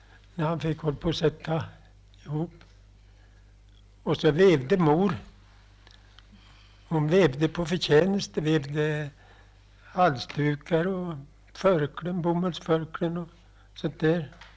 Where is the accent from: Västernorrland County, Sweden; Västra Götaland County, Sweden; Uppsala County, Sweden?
Uppsala County, Sweden; Norrbo; Jag är född i Norrbo.